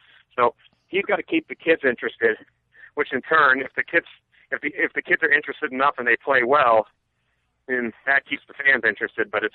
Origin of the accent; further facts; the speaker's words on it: Scranton, Pennsylvania, United States; is a guy from Scranton, my hometown, so I follow him a little bit.